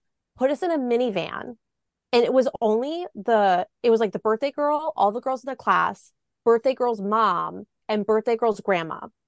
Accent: Milwaukee, Wisconsin, United States; And I grew up in the Milwaukee area, so it's really only, you know, like a 2-hour drive down to Chicago

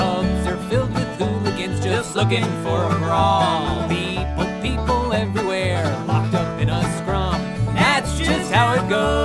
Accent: New York City, New York, United States; We're from New York City. This one's called

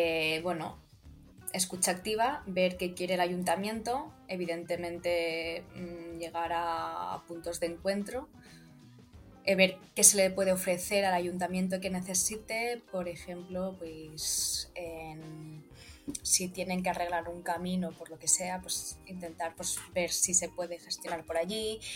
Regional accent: Catalonia, Spain; yo como catalana empiezo a ver la luz, empiezo a ser más optimista

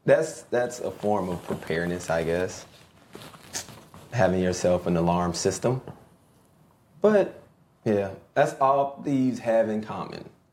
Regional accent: Texas, United States; I grew up in Texas. I have broken.

